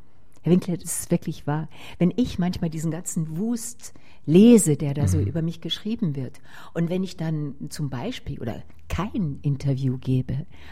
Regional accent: Burghausen, Bavaria, Germany; born there; Also ich bin ja in Burghausen geboren, ja.

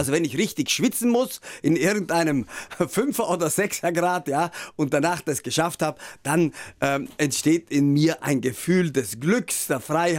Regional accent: Trentino-Alto Adige, Italy; Südtirol ist ja meine Heimat und es kann auch sein, dass ich mit zunehmendem Alter etwas mehr an meine Wurzeln zurückkehren will.

